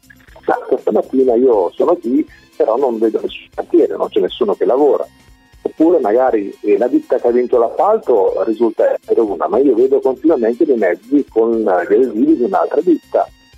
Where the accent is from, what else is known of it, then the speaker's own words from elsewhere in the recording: Marche, Italy; io provengo dalle Marche, avevo, insomma, diciamo, una particolare attenzione.